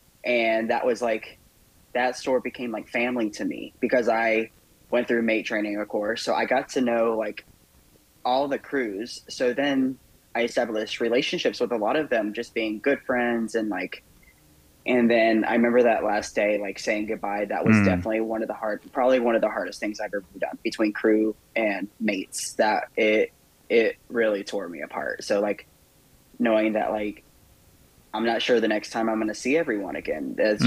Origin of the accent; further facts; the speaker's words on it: Georgia, United States; now in Chicago, United States; I am originally from the South. I originally grew up in Southeast Georgia. I was about 30 minutes north of Jacksonville, Florida.